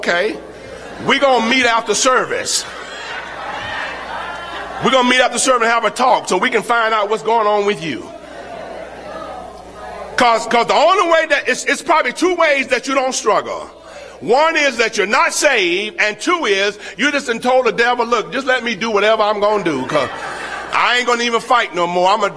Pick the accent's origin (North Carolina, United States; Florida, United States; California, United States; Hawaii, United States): Florida, United States; You know, I'm from Florida. I grew up around the Gulf of Mexico. So, you know, I learned to swim very early.